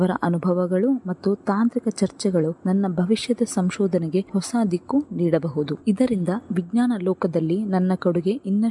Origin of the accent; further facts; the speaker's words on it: Karnataka, India; ನಾನು ಮೂಲತಃ ಬಳ್ಳಾರಿ ಜಿಲ್ಲೆಯವಳು.